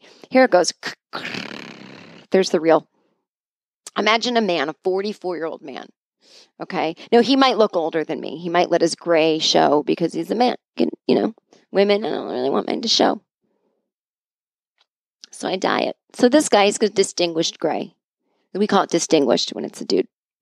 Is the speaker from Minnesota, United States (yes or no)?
no; Boston, Massachusetts, United States; moved away as an adult; now in Los Angeles, United States; And I said, Los Angeles, which still seems so weird because I'm from Boston, but I've literally now lived in Los Angeles, 18 years almost, and I lived in Boston 24.